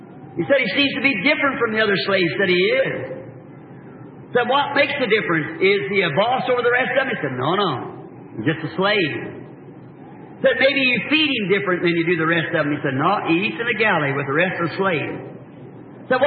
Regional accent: the South, United States; Now, I'm a Southerner.

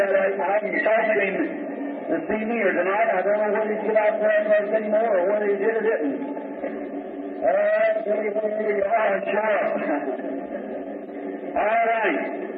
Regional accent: Ireland; Just being an Irishman, you know, and trying to do things, just hurrying to it.

